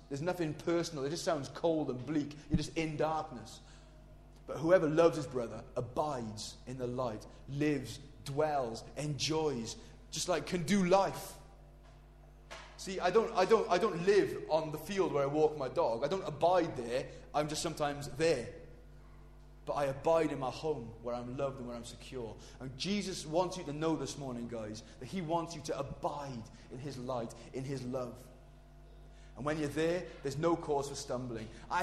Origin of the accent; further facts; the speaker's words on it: Wales, United Kingdom; I like getting poetic sometimes. I'm Welsh.